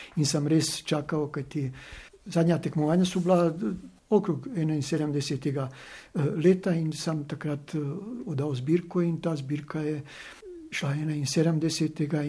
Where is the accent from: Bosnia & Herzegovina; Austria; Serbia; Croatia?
Bosnia & Herzegovina; Sarajevo, Federation of Bosnia and Herzegovina; now in Ljubljana, Slovenia; Barbara je razlog, zaradi katerega sem prišel iz Sarajeva v Ljubljano.